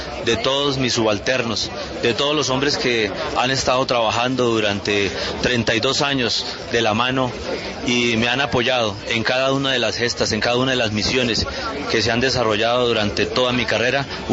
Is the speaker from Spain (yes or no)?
no; Colombia; como colombiano